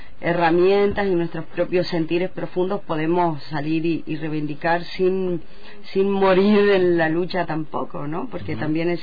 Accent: General Roca, Río Negro, Argentina; moved away; also born or lived in Barcelona, Spain; es que yo me fui de aquí de Fischke cuando era General Roca hace 30 años

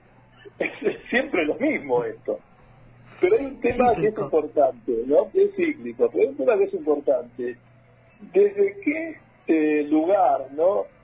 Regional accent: Buenos Aires, Argentina; Lo digo yo como porteño, ¿viste?

